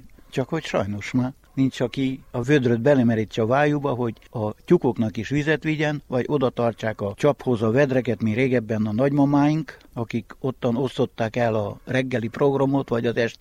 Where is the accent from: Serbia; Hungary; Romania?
Romania; Istvánháza, Mureș County; Istvánházán születtem 1965. december 17. Most jelenleg a helyi község állatorvosával dolgozom. Én már 42 éve dolgozok itt a községben